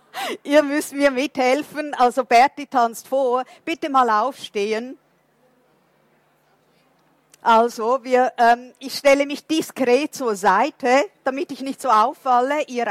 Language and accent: German; Portugal; German is a second language; also ich bin Portugiesin.